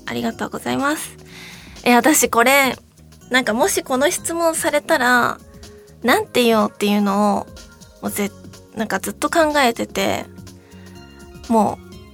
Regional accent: Hokkaido, Japan; なんか私北海道出身なので

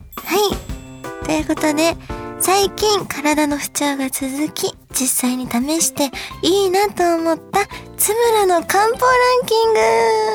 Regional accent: Kansai, Japan; やっぱり関西出身だから私

